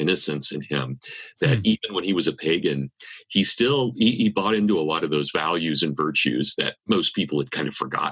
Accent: Kansas, United States; accent: Kansas; sorry, my Kansas accent, really talks about that, right?

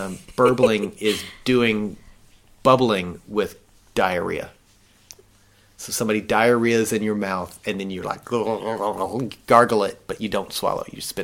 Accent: the South, United States; Because, I grew up in the South.

